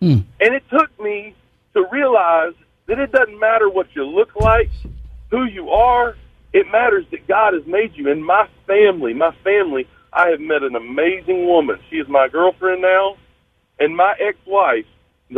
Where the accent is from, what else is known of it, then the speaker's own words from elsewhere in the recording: Thomasville, North Carolina, United States; I want you to know that I grew up in Thomasville, North Carolina, right?